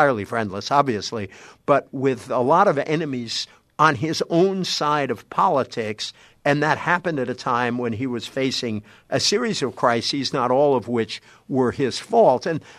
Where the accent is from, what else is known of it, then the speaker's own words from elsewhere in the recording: Massachusetts, United States; first language French; English is a second language; French was actually my first language. We lived in an ethnic town in Massachusetts, and my parents wanted to keep the ancestral language alive with the kids.